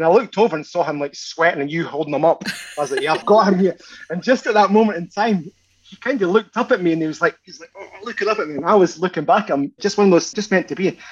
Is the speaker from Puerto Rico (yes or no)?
no; Glasgow, Scotland, United Kingdom; taught this thing to a room packed full of instructors back in Glasgow, my home country, the whole thing.